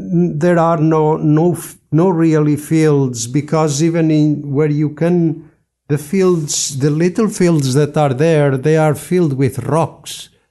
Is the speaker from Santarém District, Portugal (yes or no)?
yes; Fatima, Santarém District, Portugal; I grew up in Fatima, and I find lots of petrified shells and other fish from the Atlantic Ocean